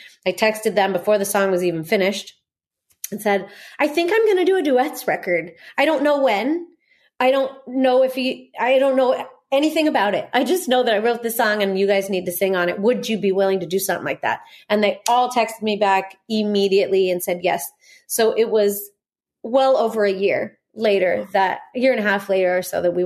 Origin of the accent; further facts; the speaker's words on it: Norco, California, United States; also born or lived in Corona; And we're both from Norco. Yeah, maybe it is Norco, like Corona, which is this podunk town close to here where I was born in Corona, and spent the first 2 years of my life in Norco.